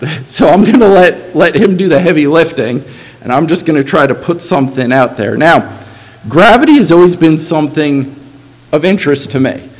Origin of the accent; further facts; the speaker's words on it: Florida, United States; And growing up in Florida, you would have, if you were in school, you would have the opportunity typically to go on field trips over to the Kennedy Space Center.